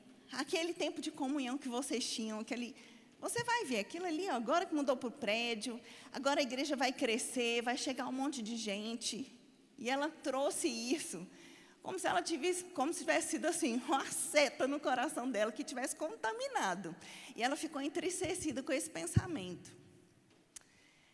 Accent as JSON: {"language": "Portuguese", "town": "Uberlândia", "region": "Minas Gerais", "country": "Brazil", "lives_now": "Campina Grande, Brazil", "said": "Tem 15 anos que eu estou em Campina Grande. Você percebeu que eu não sou paraibana? Dá para perceber pelo sotaque, né? Eu sou de Uberlândia"}